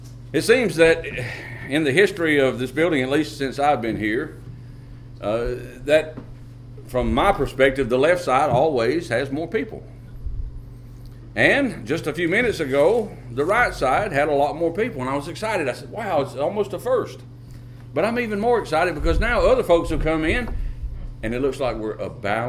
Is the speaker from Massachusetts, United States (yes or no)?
no; Missouri, United States; I am from Missouri. You've got to show me.